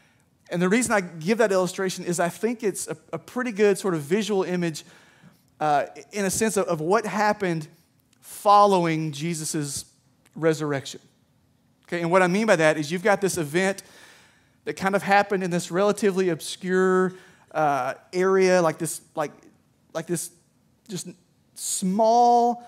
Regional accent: Somerset, Kentucky, United States; So I grew up in Somerset, Kentucky. For some of you, that may mean nothing. It is not Eastern Kentucky, okay?

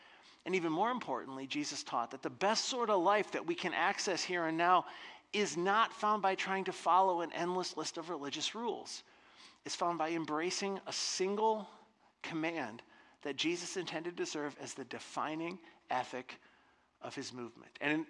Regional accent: Michigan, United States; I grew up right here in West Michigan church culture in the 1980s.

